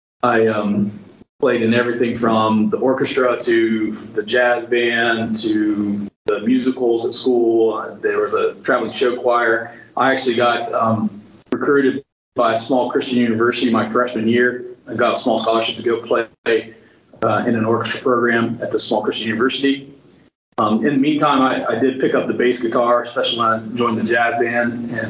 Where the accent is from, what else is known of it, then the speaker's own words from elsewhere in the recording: Cincinnati, Ohio, United States; but no, I grew up in Cincinnati. The school district I went to had an orchestra program.